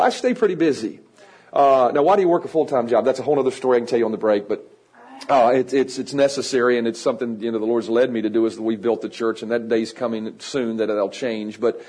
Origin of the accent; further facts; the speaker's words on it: Roanoke, Virginia, United States; I am from Roanoke, Virginia.